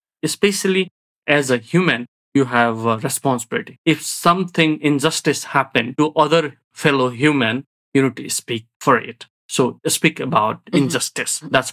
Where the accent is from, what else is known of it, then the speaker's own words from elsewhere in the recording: Nepal; now in China; So I came from the one of the village from Nepal, born and raised in Dalit community. And now I'm in China